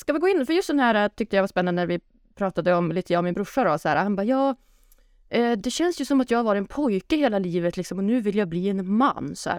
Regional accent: Umeå, Västerbotten County, Sweden; Ja, när jag var hemma i Umeå sist

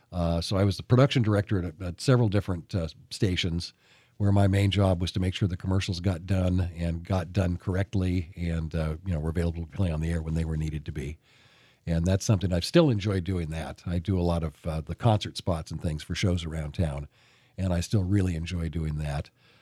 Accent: Glide, Oregon, United States; also born or lived in Salem; I was at Glide at the time, outside of Roseburg. I was born in Salem, moved to Glide, my family, when we were in fifth grade.

